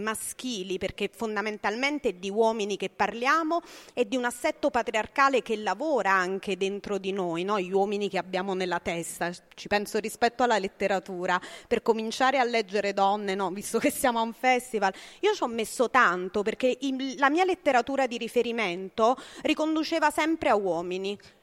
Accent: Campania, Italy; fondamentalmente io sono campana

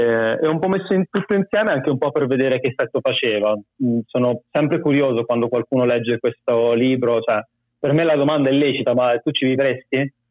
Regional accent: Pisa, Tuscany, Italy; moved away as an adult; also born or lived in Bologna; Io ho fatto l'Accademia di Belle Arti a Bologna, ma sono di Pisa, quindi ho finito le superiori, sono andato a vivere a Bologna, ho fatto lo studente fuori sede

